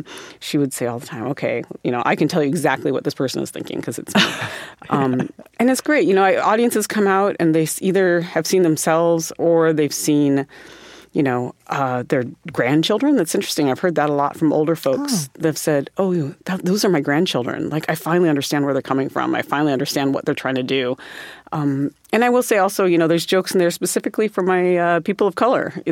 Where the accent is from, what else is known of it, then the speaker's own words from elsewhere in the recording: South Dakota, United States; I grew up in South Dakota, so harvest was very much at the forefront of that.